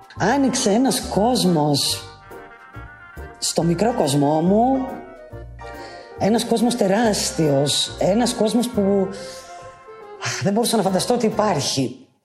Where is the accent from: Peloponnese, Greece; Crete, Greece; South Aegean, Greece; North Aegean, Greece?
Crete, Greece; Heraklion; Μεγάλωσα εδώ, στο Ηράκλειο της Κρήτης.